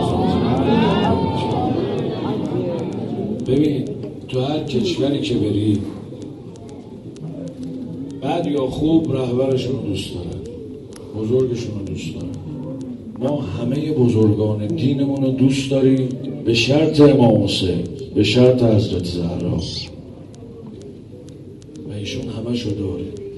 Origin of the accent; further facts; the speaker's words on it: Iran; ما ایرانی هستیم، کشور ما ایران